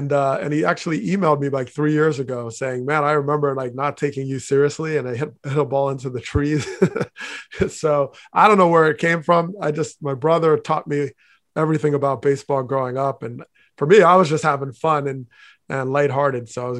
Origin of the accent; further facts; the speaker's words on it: Teaneck, New Jersey, United States; I have always taken the model that I gained from growing up in Teaneck, New Jersey.